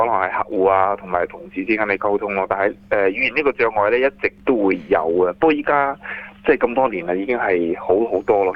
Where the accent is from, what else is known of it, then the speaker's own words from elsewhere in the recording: Zhuhai, Guangdong, China; now in Australia; 我家在广东，是广东珠海人